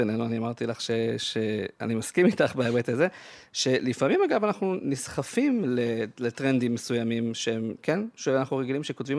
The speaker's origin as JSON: {"language": "Hebrew", "town": "Jerusalem", "region": "Jerusalem District", "country": "Israel", "said": "כתבתי במאמר שאני בתור ירושלמי"}